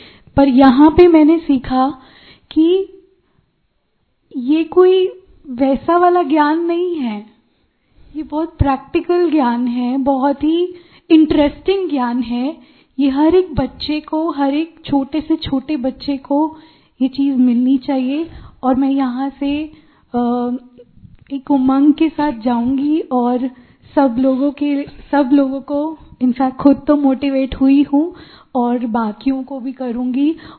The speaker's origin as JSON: {"language": "Hindi", "region": "Bihar", "country": "India", "said": "और हम सब पश्चिम बिहार से हैं"}